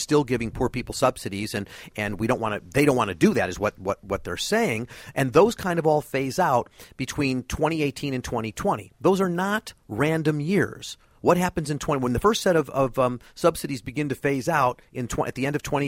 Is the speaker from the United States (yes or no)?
yes; United States; it really makes you feel terrible as an American if we're all doing what they said we were doing.